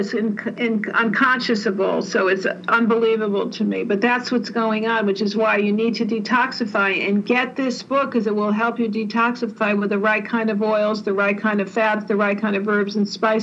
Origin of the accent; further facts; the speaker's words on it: East Coast, United States; And listen, I'm from the East Coast.